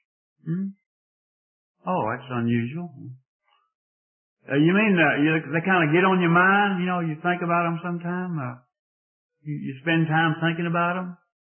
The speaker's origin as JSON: {"language": "English", "region": "Georgia", "country": "United States", "said": "Now, if I were from England, I'd say, Sam, but I'm not. I'm from North Central Georgia, so I say Psalm."}